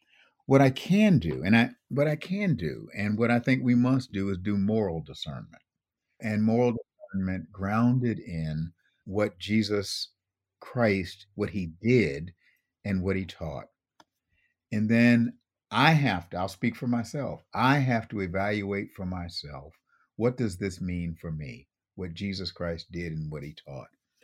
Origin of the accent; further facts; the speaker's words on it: Buffalo, New York, United States; I grew up in Buffalo, New York, and which was a Democratic city. The county in those days was Republican, but the city was Democratic.